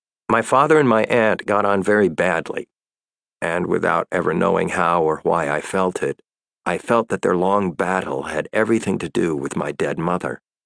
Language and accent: English; New York, United States; moved away as an adult; also born or lived in Seattle; now in France; lived for a while in Seattle, and then in New York. For me, New York is Manhattan. Later on, then, we moved from Brooklyn back to New York, and by the time I came to France